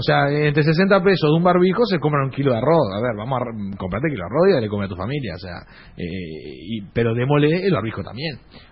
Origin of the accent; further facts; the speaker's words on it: Salto, Uruguay; Yo soy salteño, mi familia es salteña, y nos queda mucho más fácil hacernos fuerte acá.